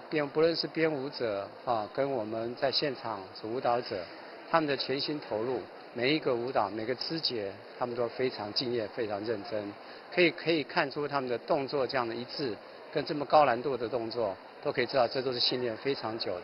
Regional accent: Keelung, Taiwan; 我觉得这是我们基隆人的他的福气。

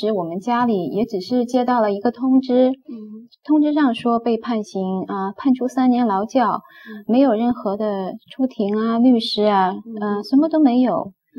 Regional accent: Jinan, Shandong, China; 我们家乡是山东济南，

